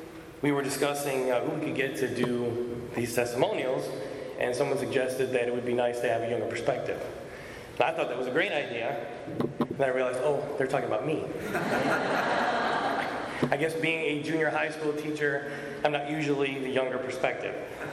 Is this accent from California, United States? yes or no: no; Sterling Heights, Michigan, United States; born there; I was born in Sterling Heights.